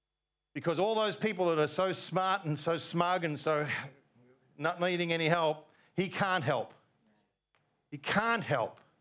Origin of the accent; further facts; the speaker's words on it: Australia; And you can say, oh, I'm from Australia.